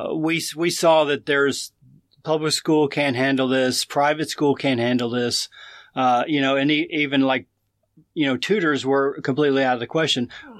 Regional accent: Saudi Arabia; I grew up in Saudi Arabia, okay, next door to you. And so... my father was an engineer, and he worked for Aramco for many years, and so I grew up over there.

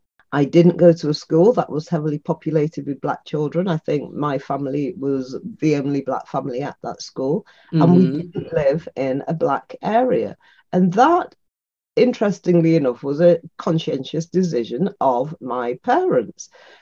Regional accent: England, United Kingdom; born there; because I was born in England. My mum was one of the people from Jamaica who came over. She came over in 1955.

